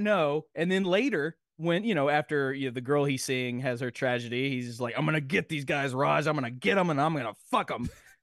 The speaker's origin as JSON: {"language": "English", "town": "Nashville", "region": "Tennessee", "country": "United States", "said": "Because I'm from Nashville. I am not a tourist."}